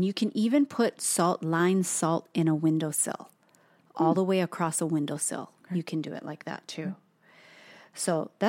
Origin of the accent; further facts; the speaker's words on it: Hawaii, United States; So salt, so Toast and I, we take this from a little bit from our culture of growing up and being born and raised in Hawaii.